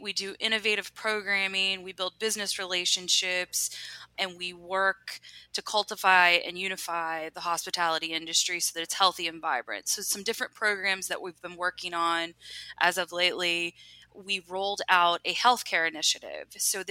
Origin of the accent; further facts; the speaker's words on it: West Virginia, United States; Yeah, I'm originally from West Virginia, and we moved down here, and I'd never ate oysters.